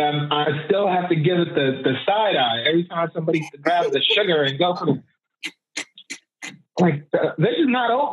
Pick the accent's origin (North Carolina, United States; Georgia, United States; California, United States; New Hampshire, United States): California, United States; Oakland; And I grew up in East Oakland